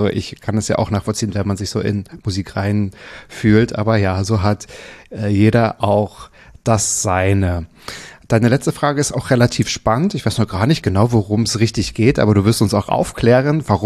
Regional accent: Mecklenburg-Vorpommern, Germany; Ich bin im Müritz Nationalpark aufgewachsen, also mir fehlt der Wald mehr als manchmal Strand und Berge tatsächlich.

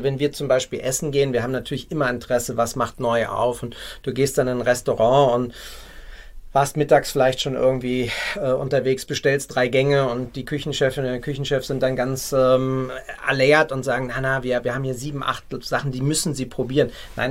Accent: Berlin, Germany; born there; Berlin ist halt der Ort, an dem gearbeitet werden muss. Und meine Geburtsstadt.

